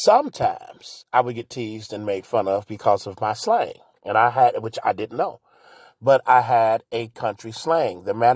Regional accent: Cincinnati, Ohio, United States; I grew up in Over the Rhine. That's anybody from Ohio, anybody from Cincinnati, you know what Over the Rhine is. I grew up on 13th and Race.

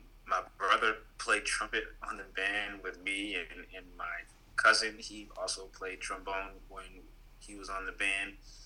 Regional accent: Florence, South Carolina, United States; So I am from, well, again … I'm from Florence, South Carolina.

